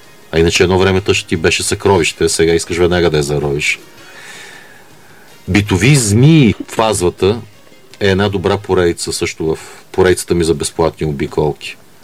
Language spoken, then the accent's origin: Bulgarian; Albania; accent: Albanian; Bulgarian is a second language; на английски с моя албански акцент